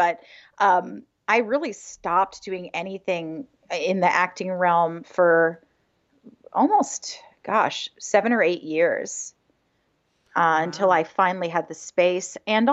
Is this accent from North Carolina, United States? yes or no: no; Hingham, Massachusetts, United States; I'm from Hingham.